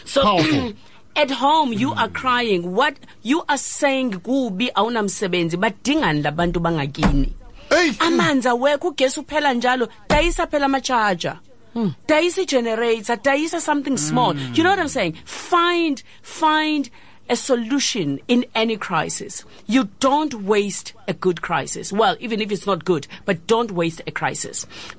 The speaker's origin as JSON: {"language": "English", "country": "South Africa", "said": "But also, the good news is that we are South African."}